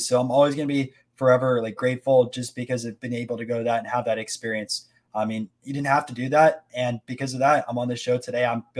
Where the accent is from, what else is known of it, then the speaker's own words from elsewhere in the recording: Tampa, Florida, United States; There is some Lightning cards because I'm from Tampa